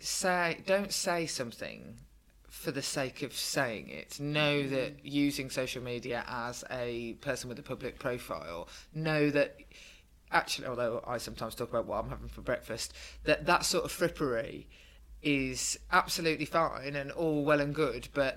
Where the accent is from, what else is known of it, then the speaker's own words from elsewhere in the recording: Birmingham, West Midlands, United Kingdom; I come from Birmingham where that your only really, really way of knowing that somebody loves you is if they take the piss out of you mercilessly.